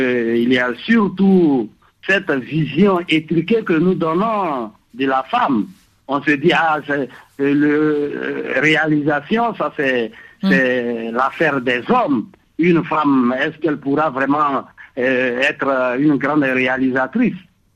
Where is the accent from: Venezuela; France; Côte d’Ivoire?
Côte d’Ivoire; Par exemple, ici, chez nous, en Côte d'Ivoire